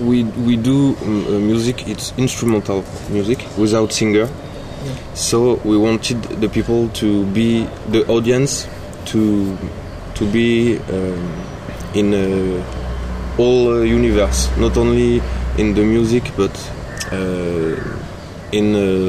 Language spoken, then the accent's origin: English; Lyon, Auvergne-Rhône-Alpes, France; English is a second language; so we say we are from Lyon, but I am from Lyon, Cyril too, but he live in Toulouse.